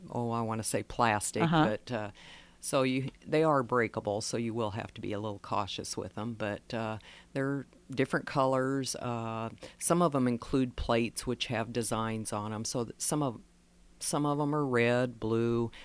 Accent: Griswold, Iowa, United States; We have them from Anita to Avoca, and I'm from Griswold

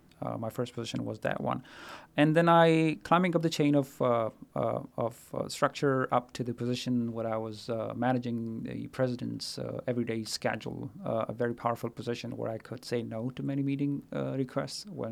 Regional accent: Pakistan; also born or lived in Afghanistan; Then growing up in Pakistan and went to school there, graduated from high school in 1997

